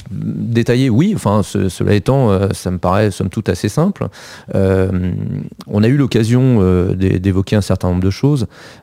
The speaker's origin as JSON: {"language": "French", "region": "Brittany", "country": "France", "said": "je suis breton, français et européen."}